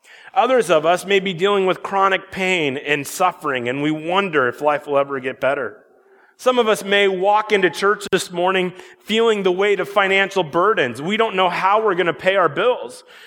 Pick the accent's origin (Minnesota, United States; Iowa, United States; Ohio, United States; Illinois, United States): Iowa, United States; If you don't know, growing up in Iowa, Iowa is one of the first states to vote.